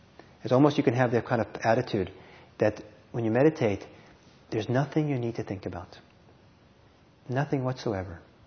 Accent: California, United States; But because I'm from California, I know a little bit what that means.

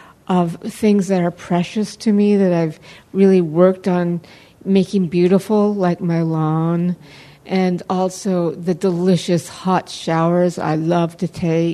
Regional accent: California, United States; as a Californian, I feel it's a catastrophe.

